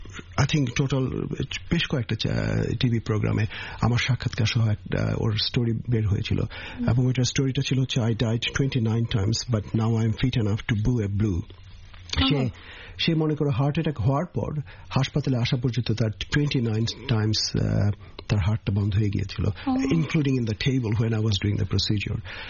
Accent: Bangladesh; আমি মনে প্রাণে প্রতি বিন্দুতে আমার শরীর আমি বাংলাদেশি

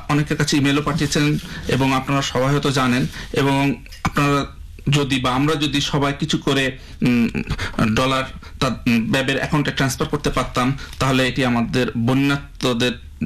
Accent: Bangladesh; now in Brisbane, Australia; আমি মনে প্রাণে একজন বাংলাদেশি, তো বাংলাদেশ যখন যে টিমের বিরুদ্ধে খেলে আমি বাংলাদেশকে সবসময় সাপোর্ট দিই।

